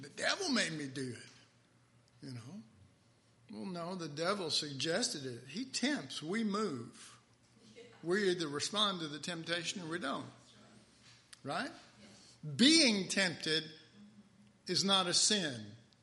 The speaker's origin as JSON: {"language": "English", "region": "Texas", "country": "United States", "said": "I'm from Texas. Sad, isn't it?"}